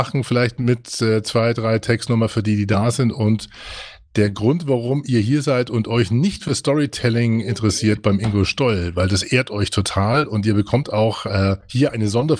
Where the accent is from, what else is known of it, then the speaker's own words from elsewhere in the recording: Nuremberg, Bavaria, Germany; beste Grüße nach Nürnberg in meine alte Heimat.